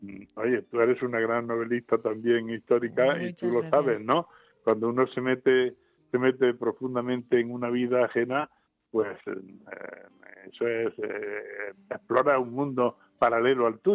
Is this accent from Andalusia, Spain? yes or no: yes; Arjona, Andalusia, Spain; mi pueblo, Arjona, provincia de Jaén